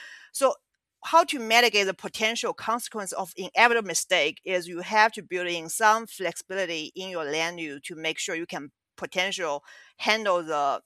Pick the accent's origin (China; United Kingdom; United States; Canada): China; I grew up in China and I did my bachelor degree, and also I worked in Shanghai for their comp plan.